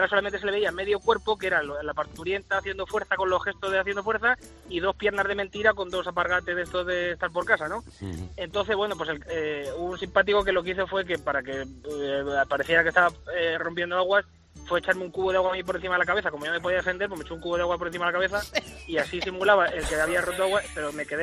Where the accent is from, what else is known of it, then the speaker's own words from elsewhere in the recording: Munera, Castilla-La Mancha, Spain; en un pueblo, en mi pueblo, en Albacete, en Munera.